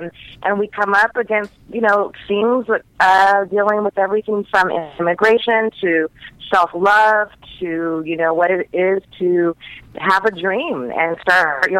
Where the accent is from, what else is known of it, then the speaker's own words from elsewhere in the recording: Los Angeles, California, United States; I'm also from Los Angeles.